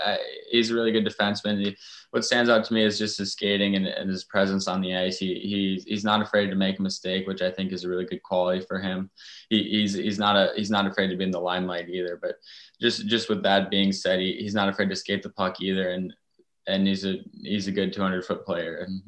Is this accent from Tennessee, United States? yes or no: no; Minnesota, United States; just growing up in Minnesota, I always felt like if I ever got the opportunity to play there, that I'd take it in a heartbeat